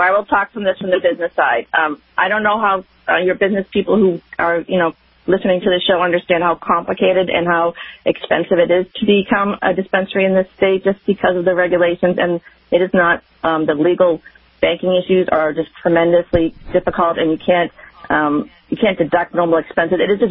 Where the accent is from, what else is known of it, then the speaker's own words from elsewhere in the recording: Massachusetts, United States; I am from Massachusetts. I'm a Puritan just like the rest of us, born and bred